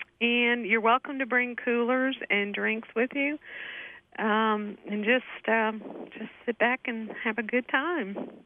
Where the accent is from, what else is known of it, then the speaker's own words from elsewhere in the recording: Pennsylvania, United States; And I know they say that different, but I'm from Pennsylvania, and that's how we say it.